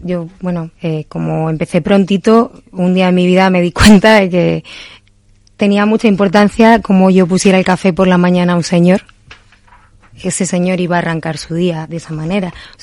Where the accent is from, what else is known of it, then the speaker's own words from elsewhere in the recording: Valladolid, Castile and León, Spain; es verdad que soy muy vallisoletana. Estoy muy orgullosa de mis raíces